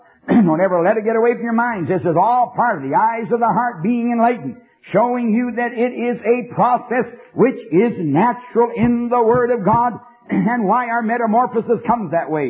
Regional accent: Canada; born there; Listen, I'm a Canadian by birth.

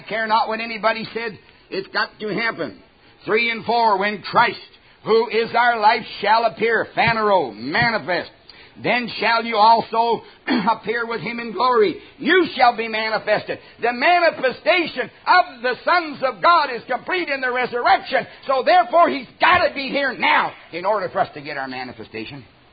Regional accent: Canada; born there; I was born in Canada.

